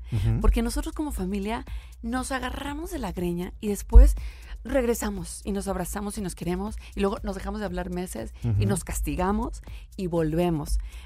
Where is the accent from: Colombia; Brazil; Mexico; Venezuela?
Mexico; Y como mexicanos, pasa lo mismo.